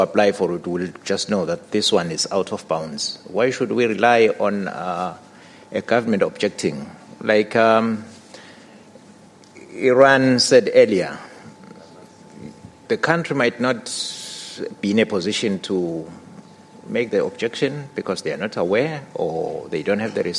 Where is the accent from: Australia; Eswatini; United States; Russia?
Eswatini; from Swaziland.